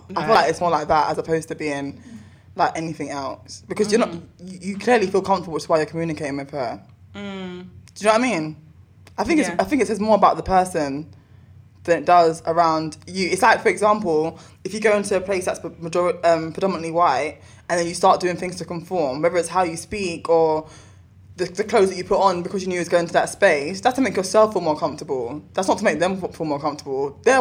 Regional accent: Shirley, England, United Kingdom; I'm from Shirley.

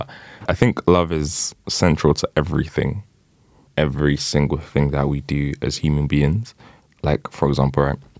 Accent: Nigeria; as I mentioned, I'm from Nigeria, which is a very, very, very interesting place.

